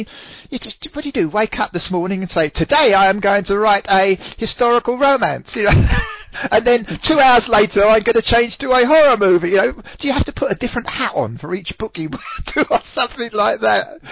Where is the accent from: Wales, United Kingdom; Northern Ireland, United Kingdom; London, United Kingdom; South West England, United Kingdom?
London, United Kingdom; people listening, you know, I'm from London